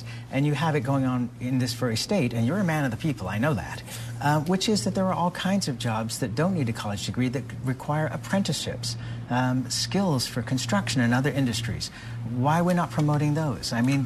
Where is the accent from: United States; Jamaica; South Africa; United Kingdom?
United Kingdom; England; I grew up in England